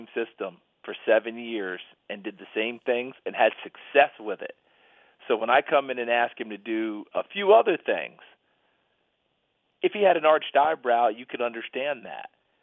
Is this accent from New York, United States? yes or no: yes; New York, United States; This isn't a major complaint, but I'm from New York. You know, I grew up in New York State. I like snow on the ground at the holiday.